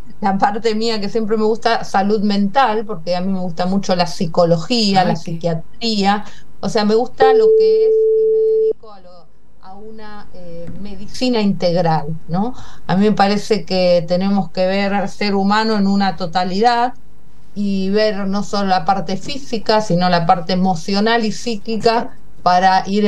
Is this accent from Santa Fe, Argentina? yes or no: yes; Rosario, Santa Fe, Argentina; bueno, yo soy rosarina, así como el doctor Chasque, de nación Santa Fe, en un pueblo de Santa Fe. Yo nací en la ciudad de Rosario, con un padre médico, infectólogo, y una madre odontóloga.